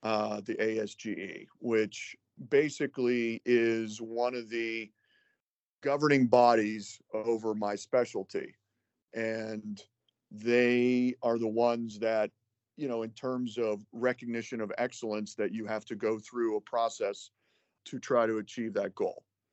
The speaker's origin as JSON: {"language": "English", "town": "Pittsburgh", "region": "Pennsylvania", "country": "United States", "tie": "born or raised there", "lives_now": "Erie, United States", "said": "Well, I'm born and raised in Pittsburgh"}